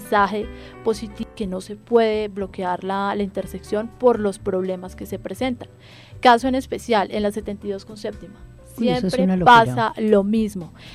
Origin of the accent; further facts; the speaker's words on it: Ocaña, Norte de Santander, Colombia; now in Bogotá, Colombia; Yo no soy de aquí de Bogotá, yo soy de Ocañera, como lo decía Anita, orgullosamente Ocañera, y en el poco tiempo que he estado en la ciudad siento que la he tomado como propia.